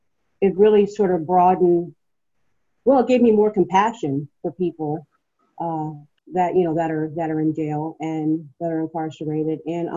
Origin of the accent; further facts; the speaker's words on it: Virginia, United States; Okay, yeah, I'm from Virginia.